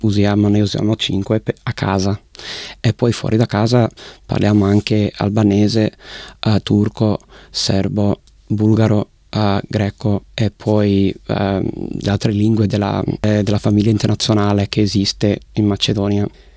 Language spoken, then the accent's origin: Italian; United Kingdom; born there; first language English; Italian is a second language; Quindi io sono nato nel Regno Unito, io parlo l'inglese e il gallese, quindi sono britannico, veramente britannico.